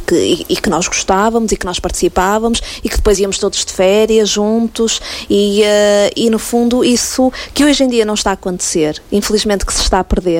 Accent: Marco de Canaveses, Norte, Portugal; now in Porto, Portugal; Eu nasci e fui criada em Marco de Canaveses, um bocadinho distante daqui. Passei toda a minha infância e adolescência no Marco e depois, com 17 anos, vim para o Porto estudar

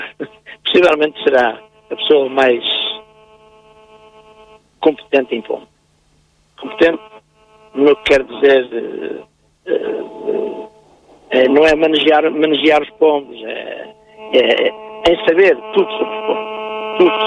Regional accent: Aveiro, Portugal; os colombófilos não se esquecerem que somos de Aveiro

